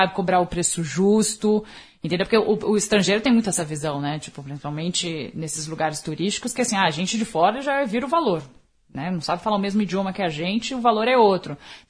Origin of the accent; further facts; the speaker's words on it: Brazil; Então, pra gente é muito ruim, como brasileiro, que você tá recebendo, né?